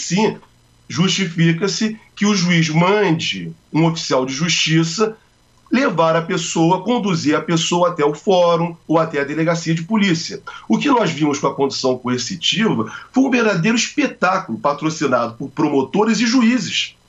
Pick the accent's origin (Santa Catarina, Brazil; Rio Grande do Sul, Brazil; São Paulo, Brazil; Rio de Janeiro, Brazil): Rio de Janeiro, Brazil; Uma juíza aqui no Rio de Janeiro, sou do Rio de Janeiro